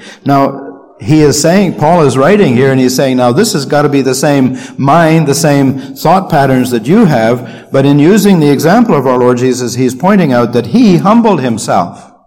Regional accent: Canada; Yes, I'm a Canadian. In my Bible bag, I have a passport that was granted me in 1951 as a British subject, and I carry a Canadian passport.

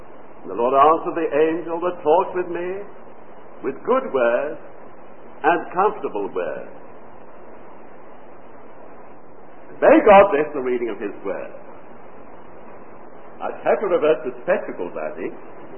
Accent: the South, United States; accent: southern; Well, if you don't understand my southern accent, please stop.

